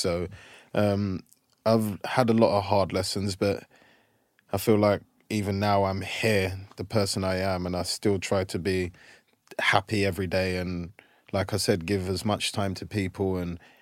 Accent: England, United Kingdom; Whereas growing up in England, when I was playing, like, sometimes people would hang out

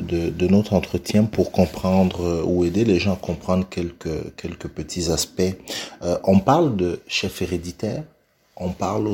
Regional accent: Quebec, Canada; born there; Je suis né au Québec, on s'entend.

